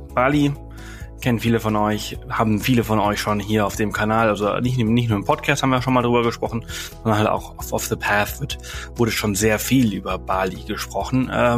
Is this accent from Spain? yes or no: yes; Balearic Islands, Spain; Ich bin Mallorquiner, ich komme aus Mallorca